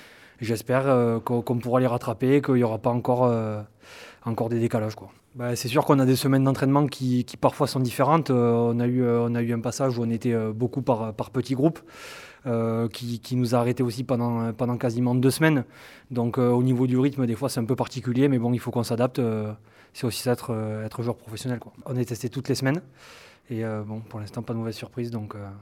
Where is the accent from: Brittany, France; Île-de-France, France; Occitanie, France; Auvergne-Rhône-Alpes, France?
Occitanie, France; Toulouse; j'ai 23 ans. Je suis originaire de Toulouse